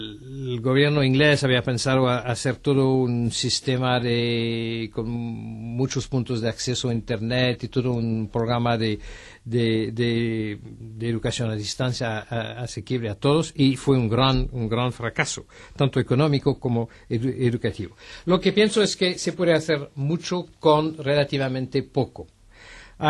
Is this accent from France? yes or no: yes; France; El primero fue en mi país, en Francia, en los años 80